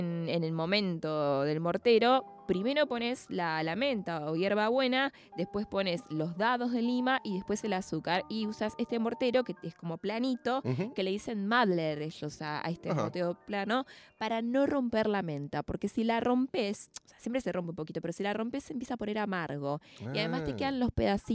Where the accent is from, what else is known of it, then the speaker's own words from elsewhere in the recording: Argentina; Nosotros como argentinos